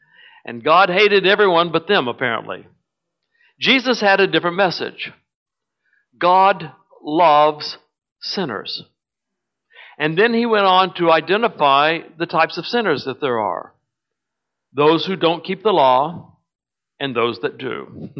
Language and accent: English; Texas, United States; But I'm a Texan. Your winters are killing me, man.